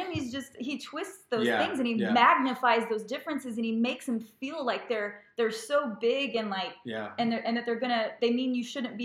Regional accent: Dallas, Texas, United States; And then I grew up in Dallas, which is like the belt buckle of the Bible Belt.

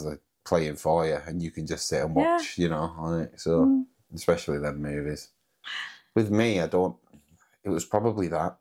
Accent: United Kingdom; they won't think that we're British in the sense of like, oh, hello, I'm from Britain.

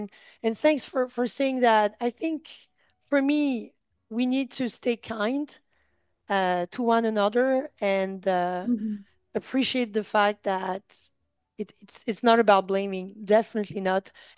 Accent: Gabon; English is a second language; And I come from Gabon, which is Central Africa. So an English African person with a French speaking African person.

